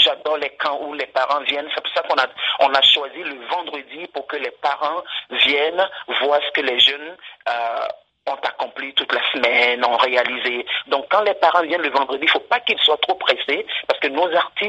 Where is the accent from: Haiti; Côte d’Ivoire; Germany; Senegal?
Côte d’Ivoire; je suis d'origine africaine, je suis de la Côte d'Ivoire